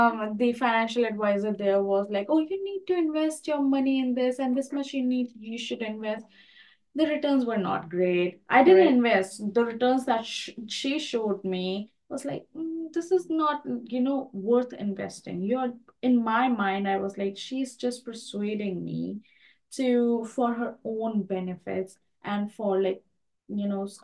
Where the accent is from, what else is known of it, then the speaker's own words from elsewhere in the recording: India; English is a second language; moved away; Well, other one is from my home country, Bombay Stock Exchange.